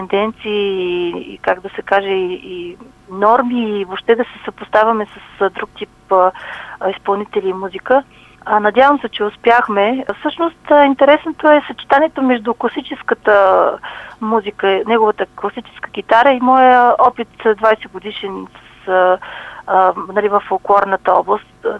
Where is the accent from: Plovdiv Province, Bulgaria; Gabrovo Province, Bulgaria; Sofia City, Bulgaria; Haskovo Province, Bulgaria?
Plovdiv Province, Bulgaria; Narechen; also born or lived in Asenovgrad; Аз самата съм родена в Асеновград и съм живяла голяма част от детските си години в село Наречен.